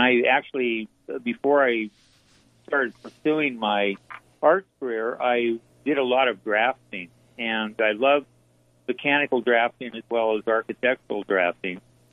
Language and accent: English; Spokane, Washington, United States; also born or lived in Seattle / New York City / San Francisco / Portland; I grew up in Spokane, but I lived in Seattle and then New York City, San Francisco, Portland, Oregon, before I came here.